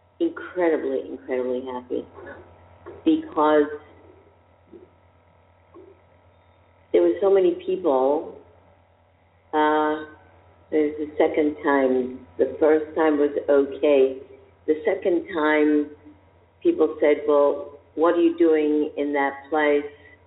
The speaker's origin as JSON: {"language": "English", "country": "Israel", "said": "The thing is that I come from Israel"}